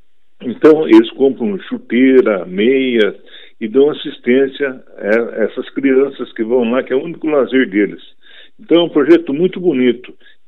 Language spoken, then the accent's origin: Portuguese; Mairinque, São Paulo, Brazil; also born or lived in São Roque; A minha infância e juventude foi em Mairim, que meu pai era ferroviário, meu pai era maquinista da Sorocabana. E então eu fiquei em Mairim até 1967. E fiquei, depois continuei até 1970